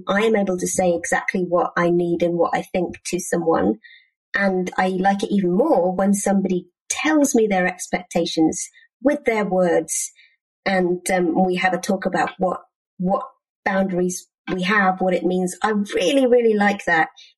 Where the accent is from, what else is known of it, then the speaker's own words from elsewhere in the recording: United Kingdom; particularly as a British person